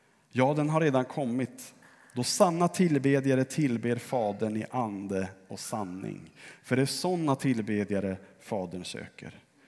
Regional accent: Örnsköldsvik, Västernorrland County, Sweden; min församling där jag växte upp i Örnsköldsvik.

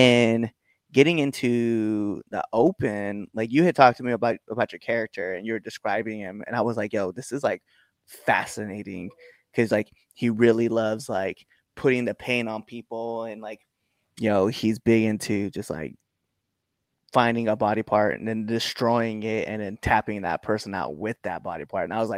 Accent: Baird, Nebraska, United States; I'm a little bit of everywhere, but my hometown is actually this place called Baird, Nebraska.

